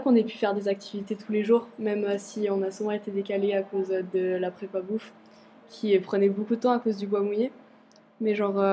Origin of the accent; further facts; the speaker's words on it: Meudon, Île-de-France, France; Je viens de Meudon.